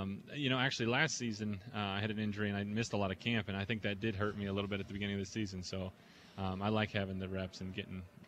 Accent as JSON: {"language": "English", "town": "Buena Vista", "region": "Colorado", "country": "United States", "said": "I'm from a town of about 2,500 people up in the mountains of Colorado."}